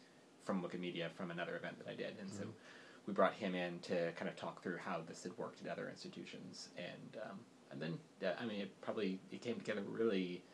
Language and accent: English; St. Louis, Missouri, United States; also born or lived in Maryland; I came from the University of Maryland. I grew up in St. Louis, but okay. I came from a more scholarly sort of life in Maryland.